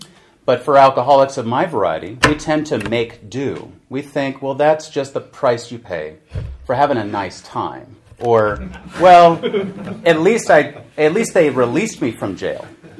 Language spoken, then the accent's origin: English; San Francisco, California, United States; There's other people I grew up with in California, which I'm from San Francisco, not Los Angeles.